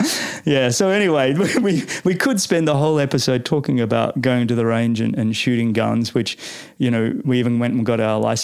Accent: Australia; I'm an Australian.

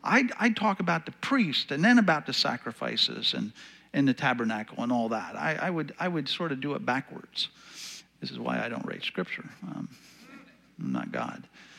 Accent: Pennsylvania, United States; So when I look at the flag, I know it's the American flag, but also I am represented as from Pennsylvania.

